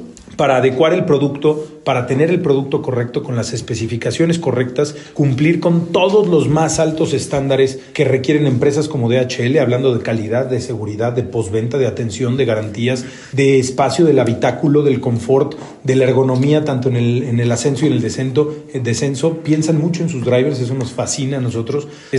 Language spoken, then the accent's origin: Spanish; Mexico; desde siempre somos mexicanos, nacimos en México y todo lo que hacemos es para México